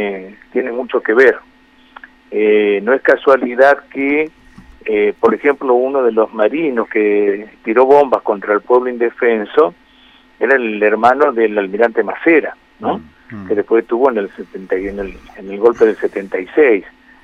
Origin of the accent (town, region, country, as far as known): Argentina